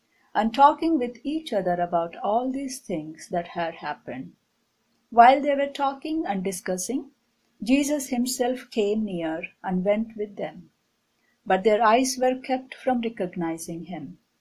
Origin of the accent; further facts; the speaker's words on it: Delhi, India; English is a second language; Right now, I'm serving my first call here at Faith. I'm from Delhi, India.